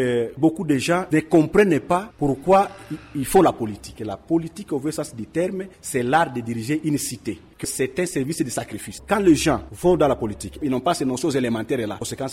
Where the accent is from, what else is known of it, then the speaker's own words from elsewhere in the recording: DR Congo; Chez nous, au Congo